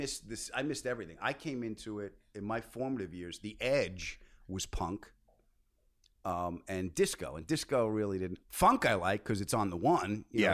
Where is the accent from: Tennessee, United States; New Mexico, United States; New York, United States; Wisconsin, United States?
New York, United States; Long Island; I grew up on Long Island.